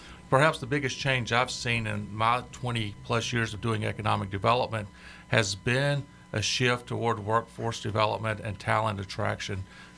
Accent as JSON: {"language": "English", "town": "Laurel", "region": "Mississippi", "country": "United States", "tie": "born or raised there", "said": "Yeah, as you said, I'm from Laurel, Mississippi. I was born and raised there"}